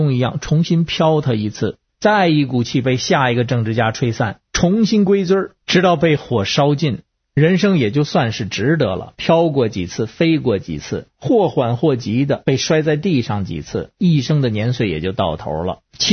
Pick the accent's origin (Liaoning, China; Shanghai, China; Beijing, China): Beijing, China; now in Houston, United States; 我小时候在北京